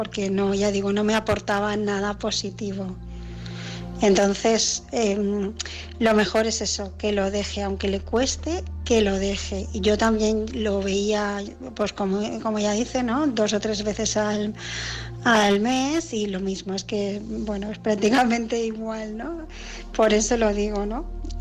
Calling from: Barcelona, Catalonia, Spain; de Barcelona

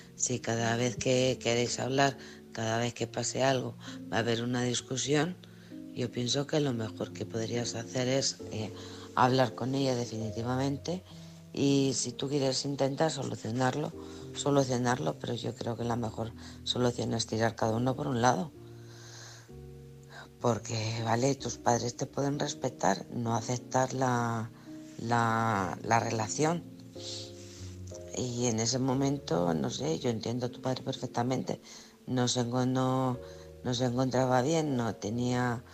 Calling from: Alcorcón, Community of Madrid, Spain; de Alcorcón.

